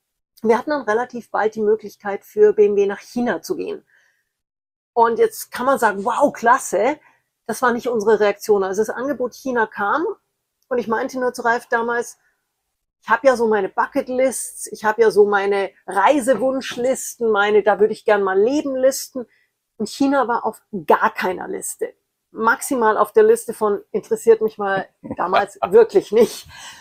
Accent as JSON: {"language": "German", "town": "Munich", "region": "Bavaria", "country": "Germany", "tie": "born there", "said": "Ich bin als eineiger Zwilling in München geboren."}